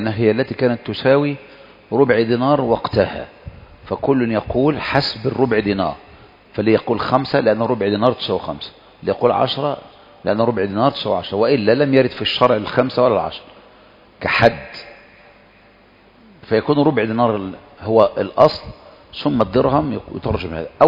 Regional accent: Egypt; ولهذا معمول به عندنا في مصر في المحاكم

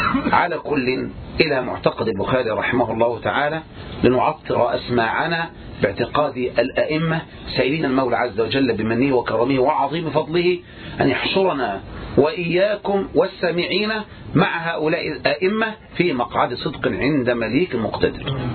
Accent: Egypt; ولهذا عندنا في مصر دائما يقطر ايش؟ ياهو كده

